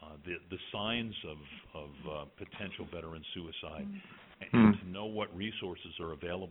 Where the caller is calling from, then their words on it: Indianapolis, Indiana, United States; I'm calling from our headquarters at Indianapolis, Indiana.